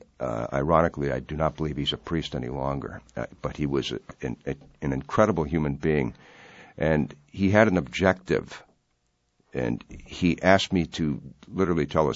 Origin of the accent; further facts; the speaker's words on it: Ashland, Wisconsin, United States; I grew up in Ashland, Wisconsin, right on Lake Superior.